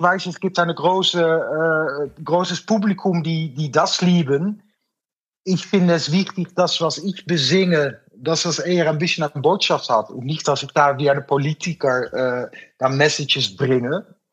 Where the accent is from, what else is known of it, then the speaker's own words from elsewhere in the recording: Zoetermeer, South Holland, Netherlands; German is a second language; ich bin dann aufgewachsen in Zoetermeer, in de Nähe von Den Haag